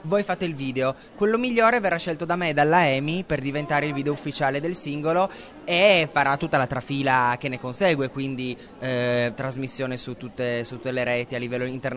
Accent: Turin, Piedmont, Italy; la regione Piemonte, io sono piemontese, sono di Torino

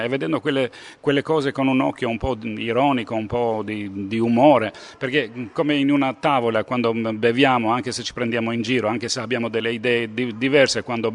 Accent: Albania; Italian is a second language; io sono un albanese

